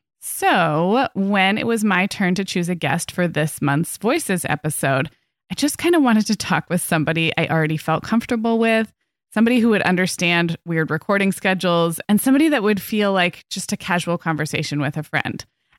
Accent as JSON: {"language": "English", "region": "California", "country": "United States", "said": "And as a Californian, I feel almost more connected to my state government lately."}